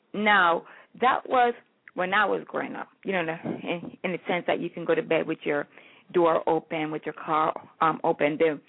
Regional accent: New York, United States; You know, because I'm from New York, so folks who say, oh, my God, you're from New York

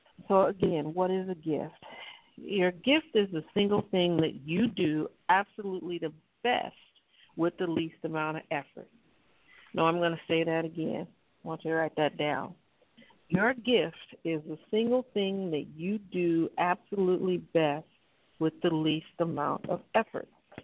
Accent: Cleveland, Ohio, United States; now in California, United States; I come from the Midwest, Cleveland, Ohio, and so we're workaholics back there. We work and we work and we work, and we don't just work one job, we work three or four jobs. So I came to California

